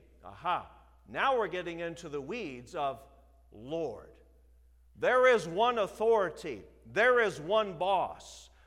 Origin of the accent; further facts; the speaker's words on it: South Dakota, United States; I know I'm from South Dakota, so you can treat me like a Southerner.